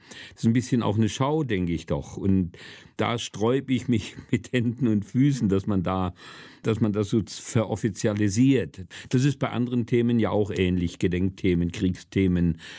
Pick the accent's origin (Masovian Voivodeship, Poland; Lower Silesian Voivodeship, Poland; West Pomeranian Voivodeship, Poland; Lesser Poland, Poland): Lower Silesian Voivodeship, Poland; Wrocław; born there; Es war in meiner Geburtsstadt Breslau nicht anders wie in Dresden.